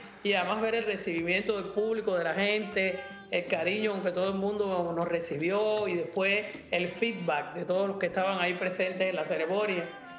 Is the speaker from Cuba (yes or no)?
yes; Cuba; moved away; Tengo mi ciudadanía bien puesta porque ahí nací, porque soy tan cubana que he vivido en varios países y no se me pega ningún acento ni nada. Yo sigo hablando como si hubiera llegado de Cuba el otro día.